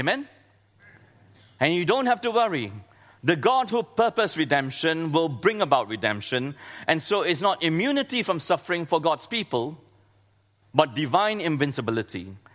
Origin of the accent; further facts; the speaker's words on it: Singapore; And I've never experienced snow in my life as a Singaporean.